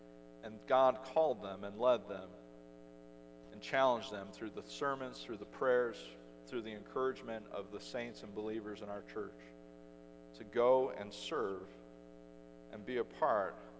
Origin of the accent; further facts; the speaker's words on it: Etna Green, Indiana, United States; You know, you tell people where you're from. I'm from Etna Green. And they look at you funny, and they wonder if it's from another country.